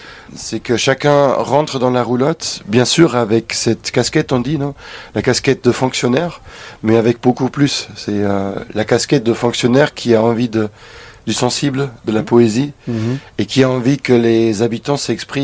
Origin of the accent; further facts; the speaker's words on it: Germany; now in France; je me déplace ailleurs en France et aussi dans mon pays natal en Allemagne.